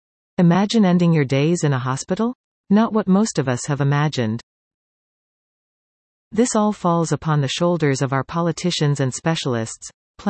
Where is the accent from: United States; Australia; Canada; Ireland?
Canada; Bradford, Ontario; in my hometown of Bradford, Ont.